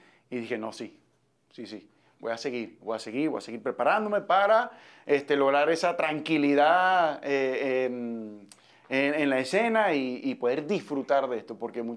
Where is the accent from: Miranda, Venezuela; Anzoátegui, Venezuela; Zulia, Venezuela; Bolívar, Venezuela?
Zulia, Venezuela; Maracaibo; Maracaibo, mi ciudad natal y bueno, mi país Venezuela